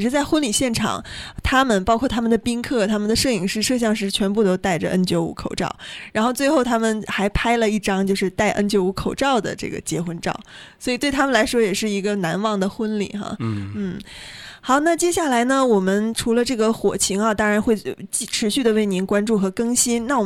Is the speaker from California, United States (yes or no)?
yes; California, United States; 那其实这个 Sonoma County 的大火不仅是牵动着我们加州人的心哈